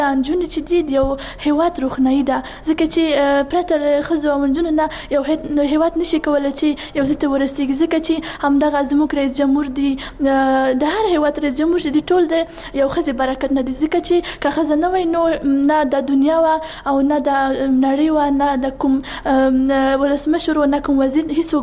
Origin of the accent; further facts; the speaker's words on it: Kabul, Afghanistan; زه د کابل اوسیدونکې یم.